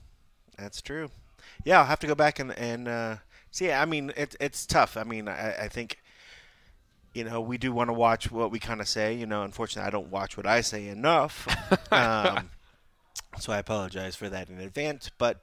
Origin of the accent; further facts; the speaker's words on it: United States; I mean, growing up in America, that's what it's what you did.